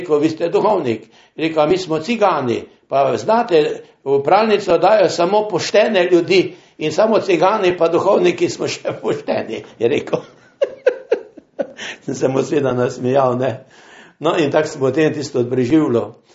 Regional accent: Styria, Slovenia; pa jaz sem bil iz Štajerske, ne.

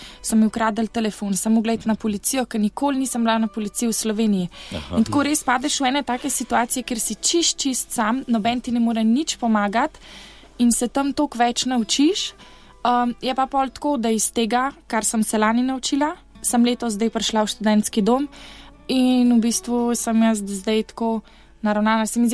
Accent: Logatec, Inner Carniola–Karst, Slovenia; also born or lived in France; sicer sem iz Logatca, ampak sem imela tak urnik na faksu, da drugače ni šlo

